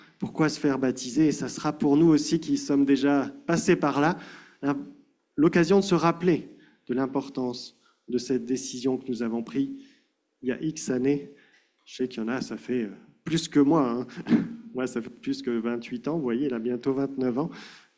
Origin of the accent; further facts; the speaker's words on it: France; nous, on est des Français du 21e siècle